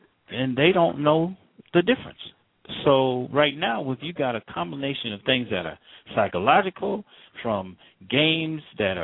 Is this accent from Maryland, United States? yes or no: yes; North Englewood, Maryland, United States; like I always did when we grew up in the neighborhood I grew up in North Englewood, Maryland.